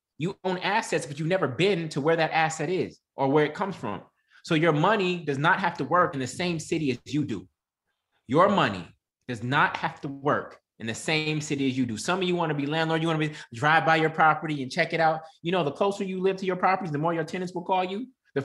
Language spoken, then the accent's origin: English; Oakland, California, United States; Then you invest where you're from. I'm from Oakland, so I bought in Oakland.